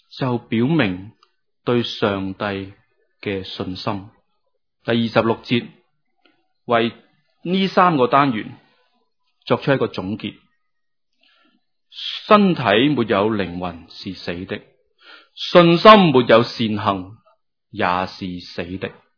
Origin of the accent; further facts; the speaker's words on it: Hong Kong; 我们香港人够穷落